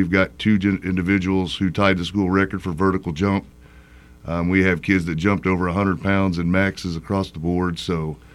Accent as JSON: {"language": "English", "town": "Kirklin", "region": "Indiana", "country": "United States", "tie": "born or raised there", "said": "I grew up in Kirkland. Came from a less than perfect home, right?"}